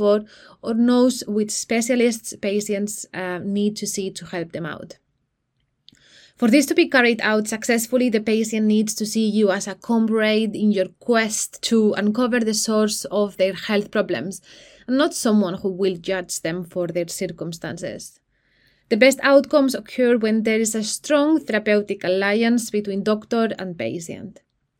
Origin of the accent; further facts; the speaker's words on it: Spain; now in London, United Kingdom; I am originally from Spain but have been an IBD nurse for 9 years in London.